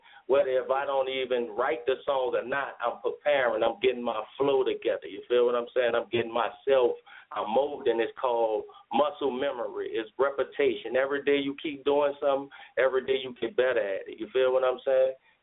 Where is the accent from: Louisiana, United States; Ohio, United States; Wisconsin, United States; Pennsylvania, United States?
Louisiana, United States; New Orleans; I come from New Orleans, Ninth Ward, you feel me? The bottom of the bottom of the bottom.